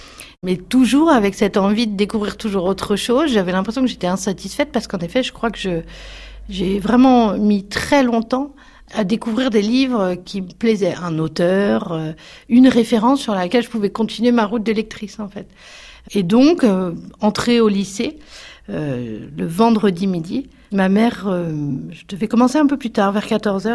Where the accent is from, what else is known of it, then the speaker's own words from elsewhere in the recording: Varengeville-sur-Mer, Normandy, France; now in Dieppe, France; J'ai grandi à Varengeville-sur-Mer, un village plutôt huppé de la côte normande.